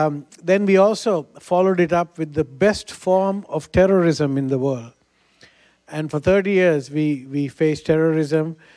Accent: Sri Lanka; I come from Sri Lanka, for those who don't know. Island below India.

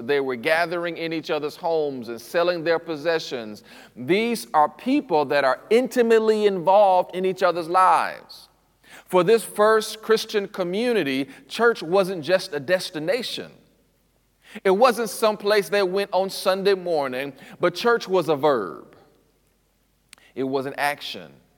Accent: Detroit, Michigan, United States; So I grew up in St. Paul Ami Zion Church, located in Detroit, Michigan.

